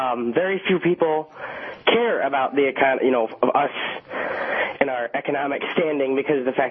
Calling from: Waterford, United States; I'm calling from Waterford.

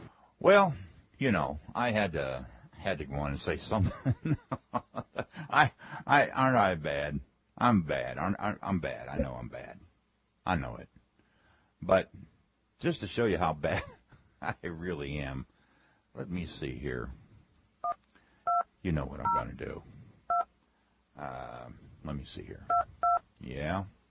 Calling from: Fort Myers, Florida, United States; Calling from Fort Myers, Florida.

